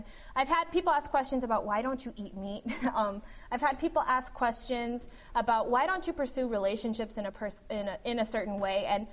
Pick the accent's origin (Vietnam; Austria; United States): United States; I didn't think I was that Cuban because, you know, I was born in America, I grew up in America, and then I went to college